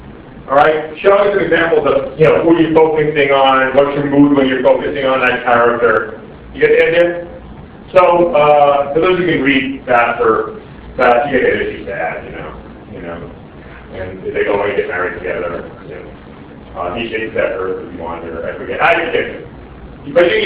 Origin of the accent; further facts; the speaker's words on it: New York, United States; now in Germany; I'm from New York. I moved to Germany